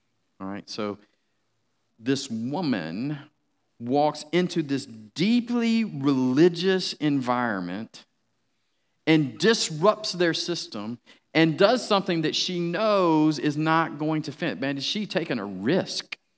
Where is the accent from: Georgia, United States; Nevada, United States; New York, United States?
Georgia, United States; Atlanta; now in Charlotte, United States; I've lived in Charlotte now for about 10 years. And, I'm not hiding the fact that I'm from Atlanta or whatever, but I love this city.